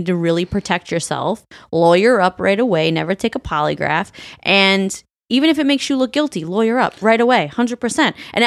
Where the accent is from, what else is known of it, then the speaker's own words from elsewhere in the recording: Baltimore, Maryland, United States; I had a canopy bed, but it doesn't mean I was rich. I grew up in Baltimore.